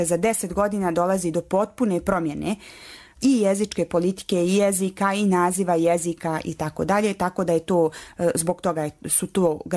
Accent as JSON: {"language": "Bosnian", "region": "Central Bosnia Canton", "country": "Bosnia & Herzegovina", "said": "porijeklom sam iz Srednje Bosne. Dakle, ja sam ta bila koja se premjestila iz jednog obrazovnog sistema u drugi obrazovni sistem. Ja sam ta koja je iz jednog akcenatskog sistema, iz jednog dijalekatskog"}